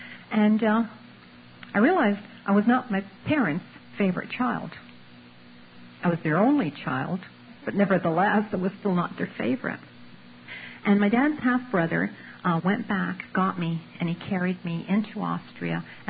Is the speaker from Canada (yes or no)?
yes; Canada; I was raised in Canada from the time I was like 5 years old